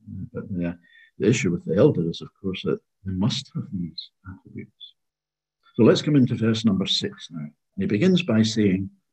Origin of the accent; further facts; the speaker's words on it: Glasgow, Scotland, United Kingdom; I come from Glasgow, so I'm used to a large city